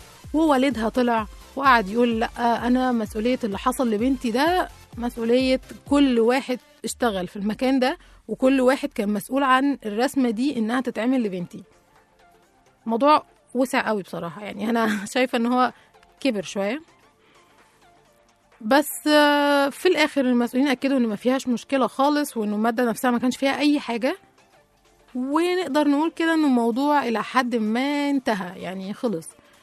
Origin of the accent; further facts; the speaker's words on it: Egypt; يعني احنا كمصريين مثلا تعمل كارثة ما تعملش كارثة